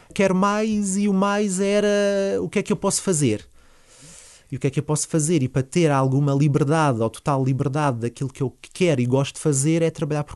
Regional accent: Bordeaux, Nouvelle-Aquitaine, France; now in Portugal; E eu nasci lá, em Bordeaux, sempre tivemos em Bordeaux, e eu sempre gostei de vir a Portugal

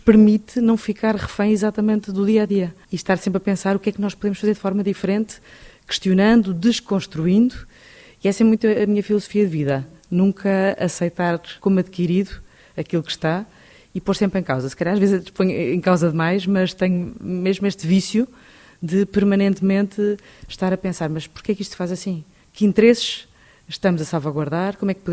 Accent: Lisbon, Portugal; born there; A minha mãe nasceu em Foz de Cua, o meu pai em Torres Vedras. Encontraram-se os dois em Torres Vedras e depois vieram viver para Lisboa, onde eu nasci.

